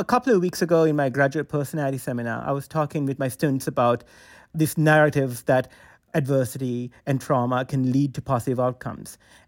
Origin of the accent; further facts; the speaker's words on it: Sri Lanka; So when I was growing up in Sri Lanka, when I was a small boy, I remember watching the original Superman movie with Christopher Reeve and Marlon Brando.